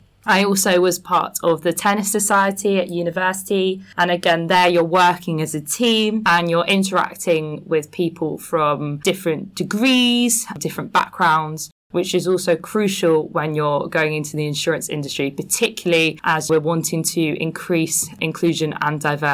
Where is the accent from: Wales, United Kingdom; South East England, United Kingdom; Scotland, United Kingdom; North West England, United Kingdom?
South East England, United Kingdom; I grew up kind of in Greater South London, Surrey area, wanted to escape.